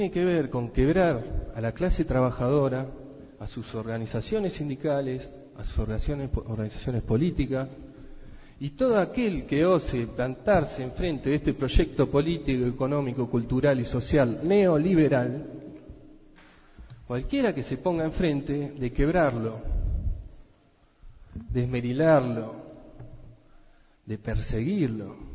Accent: Argentina; estoy orgulloso de ejercer el derecho que como argentino, y según lo que establece la Constitución Nacional, me compete a mí y a mis hijos

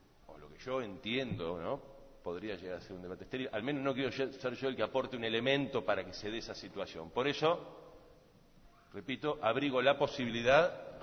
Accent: Argentina; una obligación moral que tenemos como argentinos.

